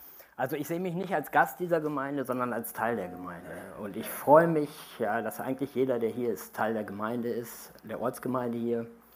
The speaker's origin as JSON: {"language": "German", "country": "Netherlands", "second_language": "German", "said": "Viele wissen es nicht, aber ich bin Holländer. Ich weiß, dass ich relativ gut Deutsch spreche. Ich bin katholisch aufgewachsen und ich musste früher immer in de Kerk, jedes Wochenende."}